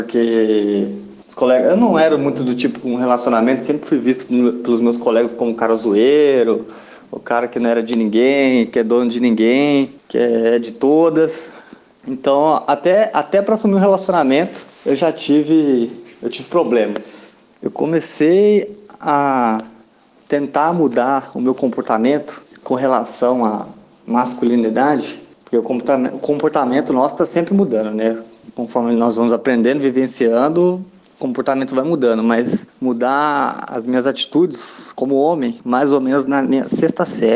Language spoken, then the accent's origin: Portuguese; Jacareí, São Paulo, Brazil; now in São Paulo, Brazil; eu tenho 26 anos, moro em São Paulo, capital, mas sou de Jacareí, interior de São Paulo.